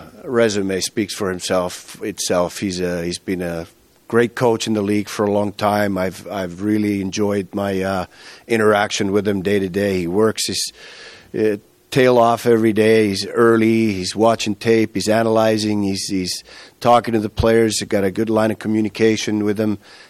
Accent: Finland; reminds me a little bit of my home country, Finland, because with the 5.5 million people that we have, hockey is by far the biggest sport

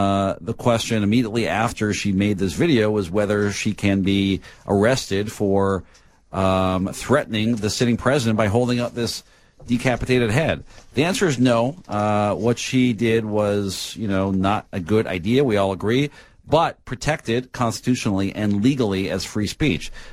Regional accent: Canada; I'm Canadian

